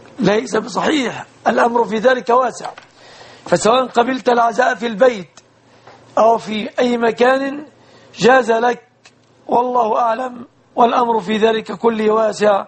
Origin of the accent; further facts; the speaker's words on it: Egypt; بلادنا مصر